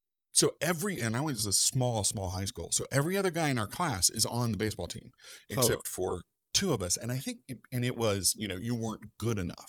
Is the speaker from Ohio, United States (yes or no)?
no; Georgia, United States; And of course, growing up in the South, like, football is life, right? Sure. Football is king. And if you're not, you know, you're in high school in Georgia in the late 1980s, mid 80s